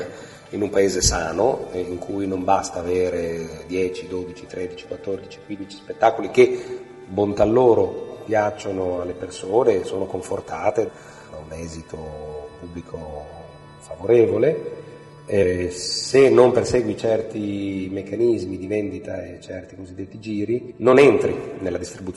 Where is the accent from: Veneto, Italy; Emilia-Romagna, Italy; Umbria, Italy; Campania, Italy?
Emilia-Romagna, Italy; Bologna; che io da bolognese, ma non da locutore bolognese, lo capisco abbastanza bene ma non lo parlo correttamente